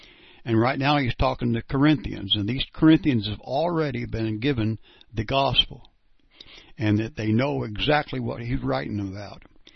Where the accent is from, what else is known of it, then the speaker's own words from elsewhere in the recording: Perry, Kansas, United States; I'm from Perry, Kansas